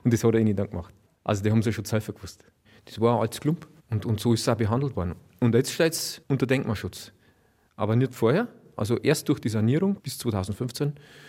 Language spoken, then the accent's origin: German; Bavaria, Germany; Die haben viel Holz umgelegt, auch bei uns in der Oberpfalz.